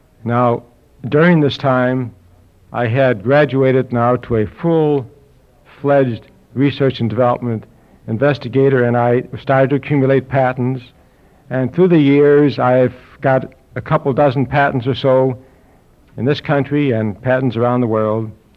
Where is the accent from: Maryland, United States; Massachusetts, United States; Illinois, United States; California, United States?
Illinois, United States; Chicago; born there; Now, I lived in Chicago. I was born in Chicago.